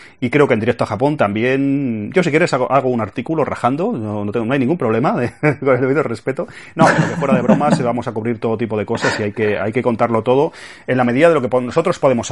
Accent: Spain; aun siendo pues latinos, españoles en este caso

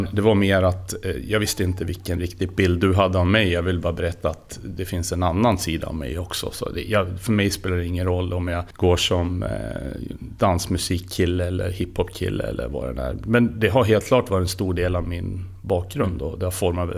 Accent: Sundsvall, Västernorrland County, Sweden; Jag kommer ju här från Sundsvall och har mina rötter på Södermalm i Sundsvall.

